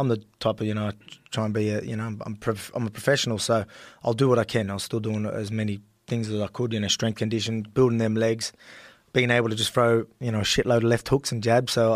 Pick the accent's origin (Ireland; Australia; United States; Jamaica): Australia; accent: Australian; But again, my Aussie accent, everyone gets that wrong.